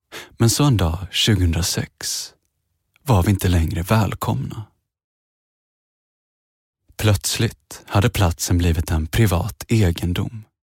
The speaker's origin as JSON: {"language": "Swedish", "town": "Kalmar", "region": "Kalmar County", "country": "Sweden", "tie": "born or raised there", "said": "För jag är född och uppvuxen i Kalmar."}